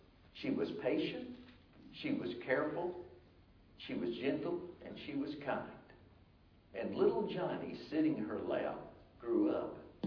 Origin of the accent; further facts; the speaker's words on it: Atlanta, Georgia, United States; Now, I grew up in Atlanta where my dad grew up in Atlanta